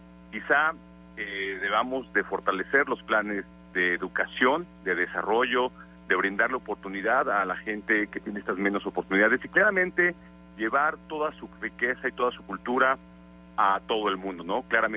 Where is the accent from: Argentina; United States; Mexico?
Mexico; me gusta impartir es la riqueza de ser mexicano, ¿no? De toda la cultura que soporta lo que hoy somos como mexicanos